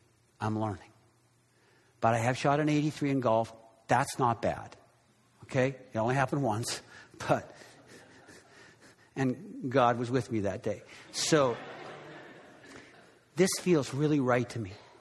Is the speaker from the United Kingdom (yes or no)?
no; Canada; now in United States; But some of you know I grew up in Canada. I am an American.